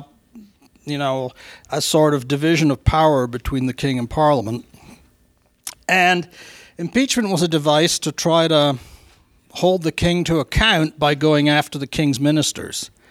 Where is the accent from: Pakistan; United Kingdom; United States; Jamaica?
United Kingdom; Scotland; I'm Scottish, but I don't believe the Scots had impeachment.